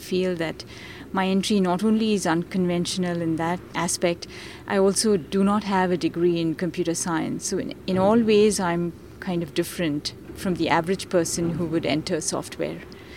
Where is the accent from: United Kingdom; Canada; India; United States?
India; English is a second language; moved away as an adult; I grew up in India, and I have a degree not in computer science, but in chemical engineering.